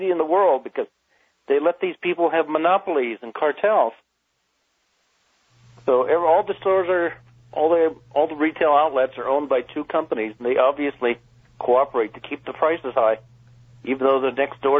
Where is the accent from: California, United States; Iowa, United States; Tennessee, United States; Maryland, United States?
Iowa, United States; You know, I am from Iowa originally, and it's reminded me a lot of my home in Iowa.